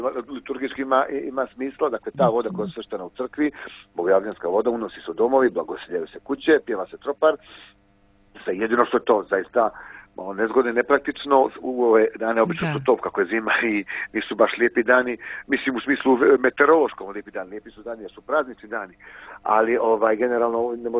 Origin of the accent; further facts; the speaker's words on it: Kotor, Kotor Municipality, Montenegro; Jeste, pa može tamo, a kod nas u Kotoru je ovo, dakle vodokrst će po kućama.